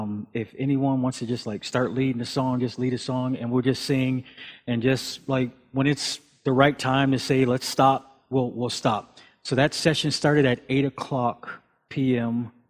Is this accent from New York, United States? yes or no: yes; Buffalo, New York, United States; And now, yeah, I grew up in Buffalo, New York. I grew up in the city. I didn't go camping much.